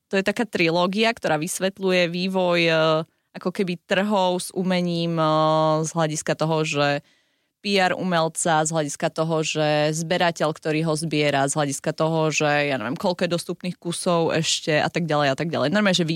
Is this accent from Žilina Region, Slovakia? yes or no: yes; Žilina Region, Slovakia; prečo sme my ľudia z Oravy taký trošku akože šváhnutí bokom.